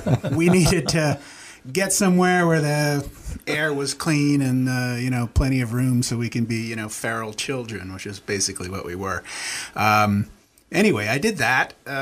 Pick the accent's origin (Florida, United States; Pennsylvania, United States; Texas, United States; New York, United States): New York, United States; Once you get out on Westchester, you're in upstate. So I was in Dutchess County.